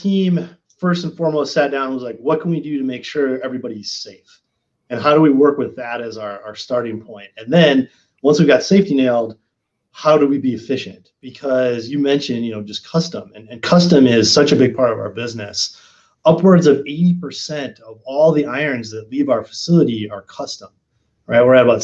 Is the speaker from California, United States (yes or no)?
no; Minnesota, United States; also born or lived in Cincinnati, United States; And I grew up in Minnesota, so I totally know the feeling. And you and I have chatted this before. I lived in Cincinnati for a few years, so I know what it's like to have those Midwest winters.